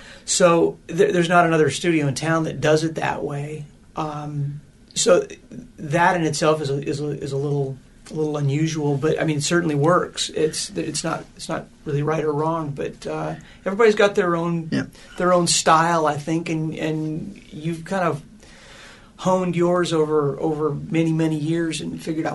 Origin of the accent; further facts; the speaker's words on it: Montana, United States; Well, my brother was in the studio business out in Los Angeles, and I grew up in Montana.